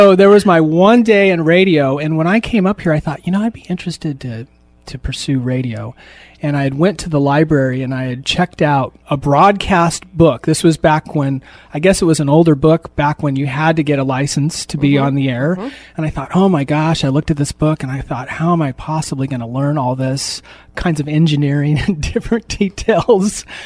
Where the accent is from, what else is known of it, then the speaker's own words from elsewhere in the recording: Newport, United States; born there; And my family, well, I was born in Newport. And my mom was from Toledo, and my dad was from Newport.